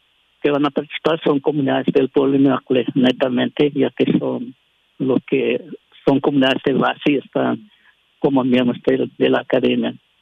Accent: Chaco Central, Paraguay; acá somos del Chaco Central, hablan un poquito diferente

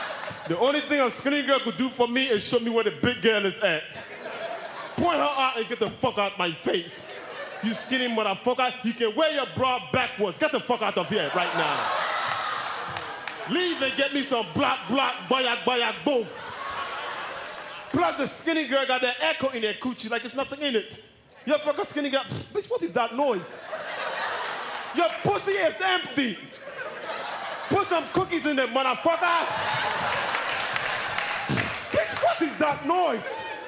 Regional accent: Ghana; I'm originally from Ghana, West Africa.

